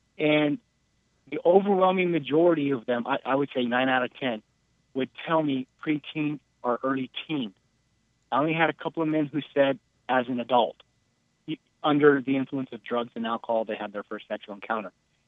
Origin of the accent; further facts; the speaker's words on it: California, United States; I'm actually from the Los Angeles County area in California, and when I was a teenager and in my early 20s there